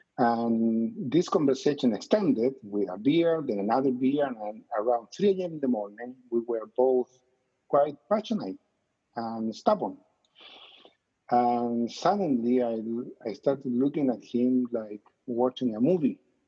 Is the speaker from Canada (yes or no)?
no; Chile; English is a second language; growing up in Chile, my family was Catholic. So we grew up Catholic. I went to a Catholic school.